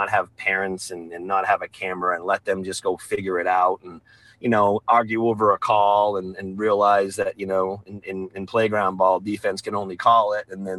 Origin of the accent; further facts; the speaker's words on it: Rumford, Maine, United States; growing up in Rumford and being lucky enough for that community to have a lot of success in basketball.